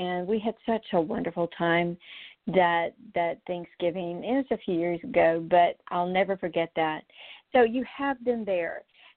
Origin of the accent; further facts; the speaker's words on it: North Carolina, United States; I'm actually in North Carolina. I grew up in North Carolina